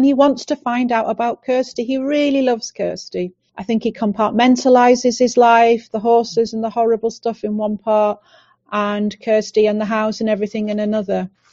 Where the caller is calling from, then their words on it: Anglesey, Wales, United Kingdom; I'm phoning in from Anglesey, North Wales.